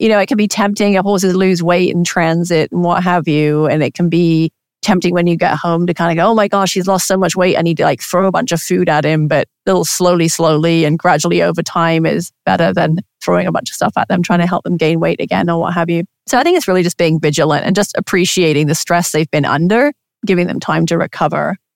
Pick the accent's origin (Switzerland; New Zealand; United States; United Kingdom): United Kingdom; England; the area I grew up in England